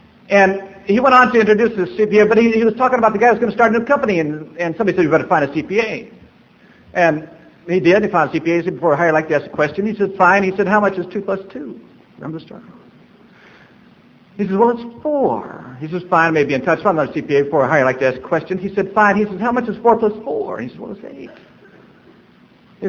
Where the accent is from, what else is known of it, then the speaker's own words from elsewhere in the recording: Seattle, Washington, United States; I said, "Well, I'm from Seattle."